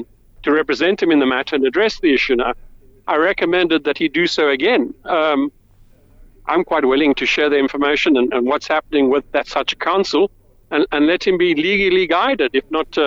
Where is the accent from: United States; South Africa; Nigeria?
South Africa; Now, I am a dual national, and as a South African, I will offer to do whatever I can